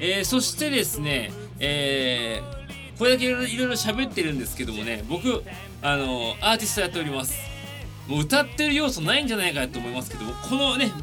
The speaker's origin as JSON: {"language": "Japanese", "region": "Tokyo", "country": "Japan", "tie": "born or raised there", "said": "東京都出身です。東京に生まれて東京で育って32年、"}